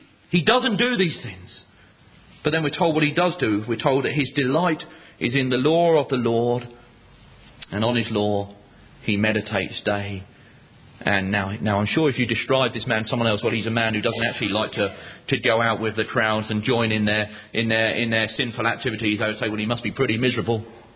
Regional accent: South East England, United Kingdom; When I grew up in Buckinghamshire

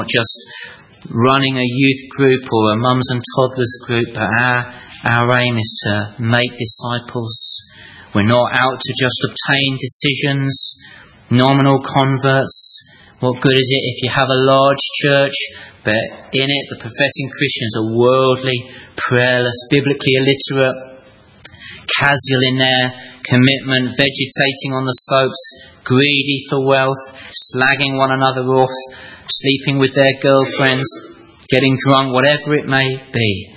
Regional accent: Chesham, South East England, United Kingdom; in my hometown of Chesham, we are surrounded by Muslims from Pakistan

